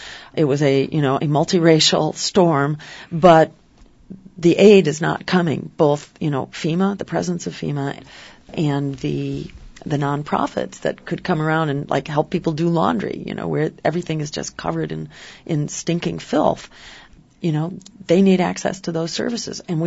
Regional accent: Massachusetts, United States; In my home state of Massachusetts, it's the Green Rainbow Party

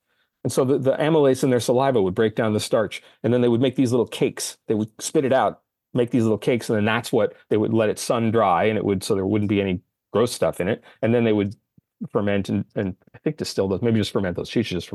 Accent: Los Angeles, California, United States; I grew up in Los Angeles. I've been driving since I was 15, if not a little younger.

